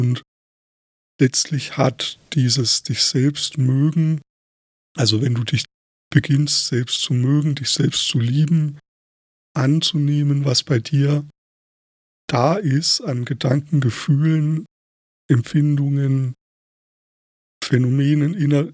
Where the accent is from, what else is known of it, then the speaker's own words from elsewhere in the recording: Thuringia, Germany; Ich bin ja selbst in Thüringen geboren, aber das war damals, also diese rechtliche Kategorie Thüringen gab es damals noch gar nicht, weil ich da eben auch in der DDR aufgewachsen bin bis zu meinem 10. Lebensjahr.